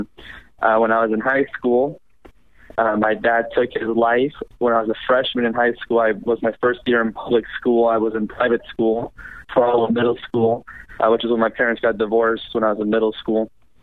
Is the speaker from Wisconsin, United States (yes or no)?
no; Boca Raton, Florida, United States; I'm from Boca Raton, Florida. I'm 20 years old.